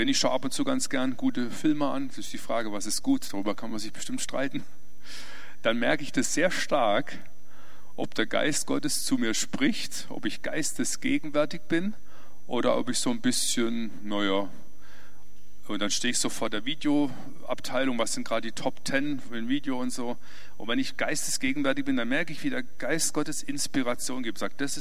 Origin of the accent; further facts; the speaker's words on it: Freiburg im Breisgau, Baden-Württemberg, Germany; Ich komme aus Freiburg im Breisgau.